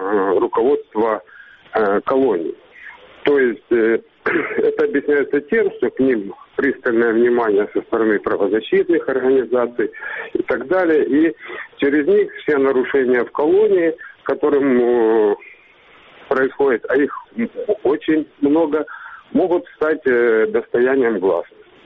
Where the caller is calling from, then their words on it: Partenit, Crimea, Ukraine; Я звоню вам из Крыма, из Аушты, поселок городского типа Партенит.